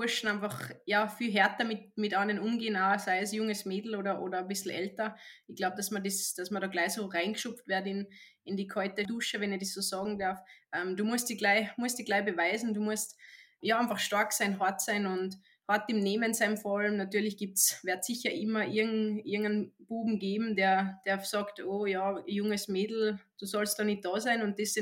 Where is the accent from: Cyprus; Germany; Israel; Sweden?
Sweden; ich sehe es nur so, wie es jetzt bei uns in Schweden ist.